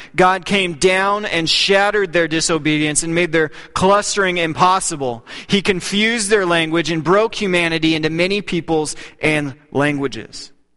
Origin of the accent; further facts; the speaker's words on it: Texas, United States; And where I grew up in Texas, Dr. Pepper was called Coke.